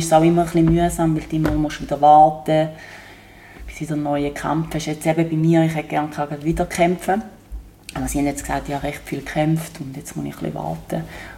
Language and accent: German; Switzerland; ich bin Schweizerin. Wir sind eher ruhig und zurückhaltend.